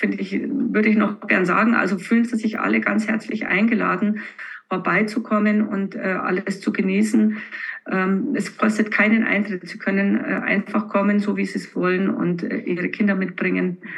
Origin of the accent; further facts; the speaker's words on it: Munich, Bavaria, Germany; Ich bin geborene Münchnerin, also echtes Münchner Kind und habe da auch noch meine Familie, also unseren Sohn und die Eltern